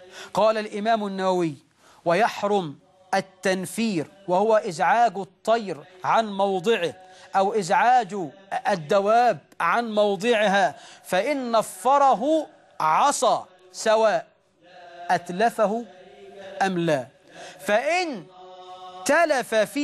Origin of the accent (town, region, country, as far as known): Egypt